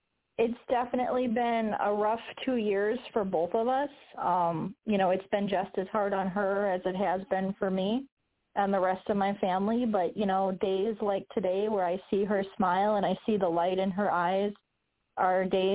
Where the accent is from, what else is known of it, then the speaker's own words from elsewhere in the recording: Illinois, United States; I'm the mother of … I am from Illinois.